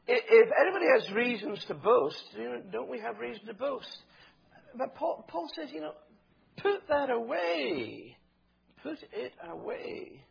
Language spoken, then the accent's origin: English; Scotland, United Kingdom; Not because I'm a Scot, not because you are Dutch.